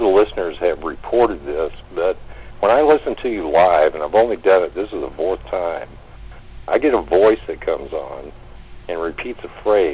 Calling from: Santa Fe, Texas, United States; I'm calling from Santa Fe, Texas.

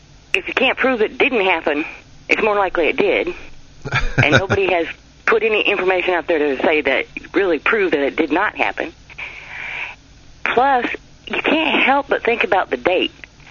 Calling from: Tennessee, United States; from Tennessee.

